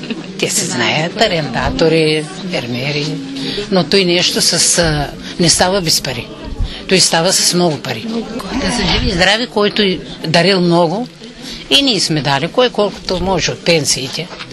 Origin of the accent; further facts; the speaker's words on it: Dobrevo, Dobrich Province, Bulgaria; Аз съм от Добрево, от 16 години тук живея.